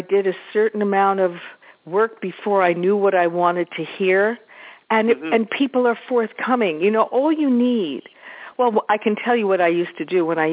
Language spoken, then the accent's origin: English; United States; I was from the United States.